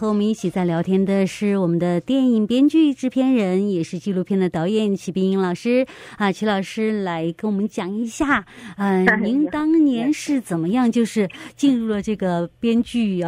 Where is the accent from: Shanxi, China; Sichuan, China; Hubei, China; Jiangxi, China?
Sichuan, China; 因为我从小哈，就是在四川长大，我们很难得有下雪，很难得见到冰